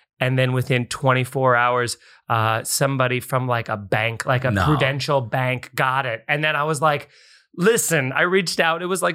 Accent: Long Island, New York, United States; But yeah, growing up in Long Island, it's like a very, you know, suburbs, but there's the beaches and there's access to New York City

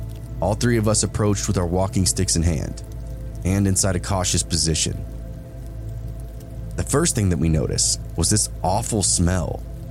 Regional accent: Madrid, Community of Madrid, Spain; I'm from Madrid, Spain. My family is from a small mountain city.

